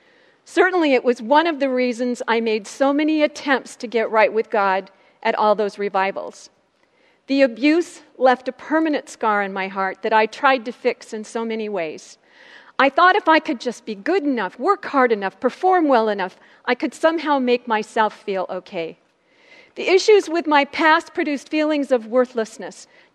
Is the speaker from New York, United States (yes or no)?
no; Seattle, Washington, United States; born there; I was born in Seattle, the third and last child, go Seahawks, the third and last child of parents who knew and loved the Lord.